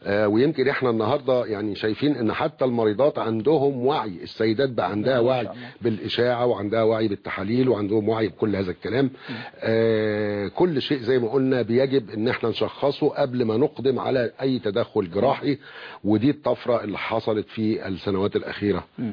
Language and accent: Arabic; Egypt; الحقيقه الحمد لله يعني احنا هنا عندنا في مصر كفاءات